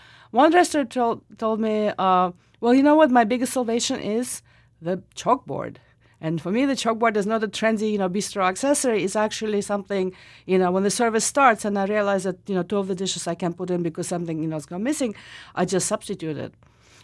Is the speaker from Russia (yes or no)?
yes; Russia; English is a second language; growing up in Russia, I was, my second language was Spanish. I went to Spanish speaking school.